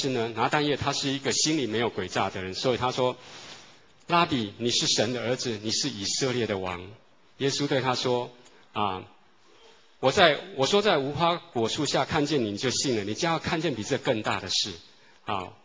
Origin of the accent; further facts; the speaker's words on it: China; 我们中国人很盼望说可以有天人合一的这样的梦想。